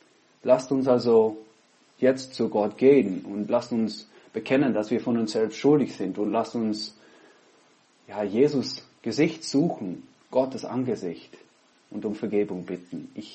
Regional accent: Netherlands; now in Innsbruck, Austria; Pfarrer in Innsbruck. Im Moment bin ich in Holland, ich bin Holländer.

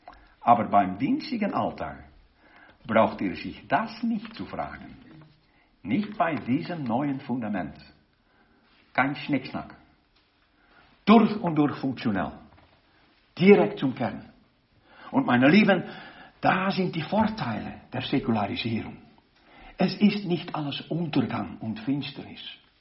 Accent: Rotterdam, South Holland, Netherlands; German is a second language; Ich war in meinem Urlaub auch einen Tag in meiner Heimatstadt Rotterdam.

